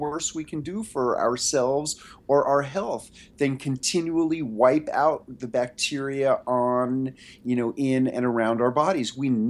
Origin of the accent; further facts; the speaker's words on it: New York City, New York, United States; during my childhood in New York City. I grew up on the Upper West Side.